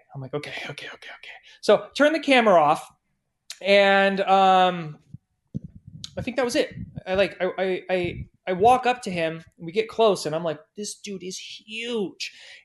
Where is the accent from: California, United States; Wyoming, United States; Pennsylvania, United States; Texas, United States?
California, United States; San Diego; he's from my hometown in San Diego.